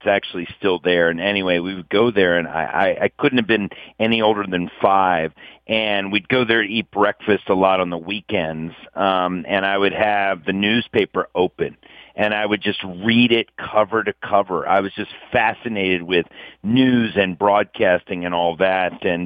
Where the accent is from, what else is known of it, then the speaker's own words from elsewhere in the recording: Westminster, Maryland, United States; a local access station in my hometown of Westminster, Maryland.